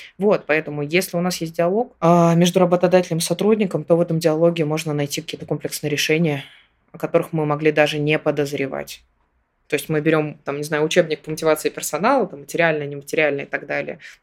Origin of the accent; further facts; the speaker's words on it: Samara, Samara Oblast, Russia; moved away as an adult; в 2018-м закончила университет. И в 2019-м я переехала в Москву. И в 2023-м году я сейчас вернулась снова на малую родину.